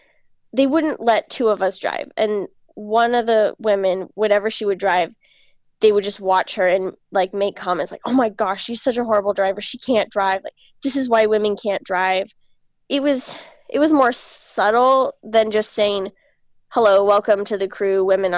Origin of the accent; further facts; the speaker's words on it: Pacific Northwest, United States; And I grew up in the Pacific Northwest, hiking a lot in Olympic National Park and Mount Rainier and the North Cascades.